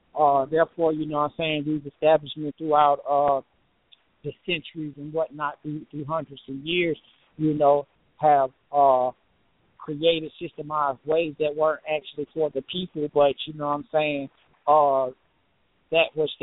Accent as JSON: {"language": "English", "town": "Atlanta", "region": "Georgia", "country": "United States", "tie": "born or raised there", "said": "Myself, I grew up in Atlanta, Georgia, West Side, you know, basically ripping and roaming around"}